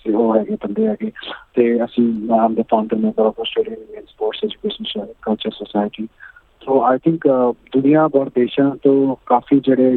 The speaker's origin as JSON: {"language": "Punjabi", "region": "Delhi", "country": "India", "said": "ਮੈਂ ਦਿੱਲੀ ਤੋਂ ਹਾਂ, ਮੈਂ ਉੱਥੇ ਗਿਆ ਨਹੀਂ ਹਾਂ ਹਾਲੇ ਤੱਕ"}